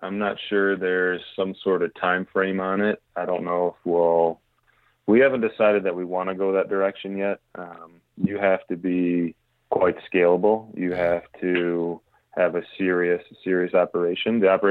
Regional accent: Michigan, United States; Same town. I've been here my whole life.

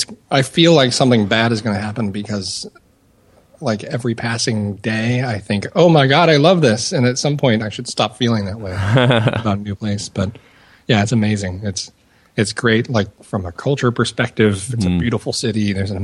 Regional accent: United States; now in Germany; As an American, you might just say six Wunderkinder

